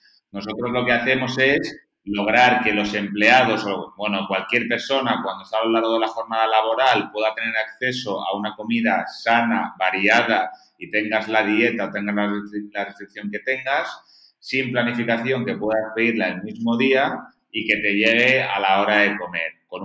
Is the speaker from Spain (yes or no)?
yes; Barcelona, Catalonia, Spain; also born or lived in Madrid; yo soy de Barcelona, pero llevo toda la vida en Madrid. Cuando volví a Barcelona por temas personales